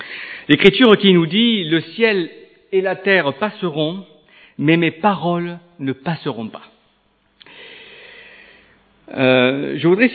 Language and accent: French; Saint-Jean-du-Gard, Occitanie, France; Je suis originaire de Saint-Jean-du-Gard dans les Cévennes.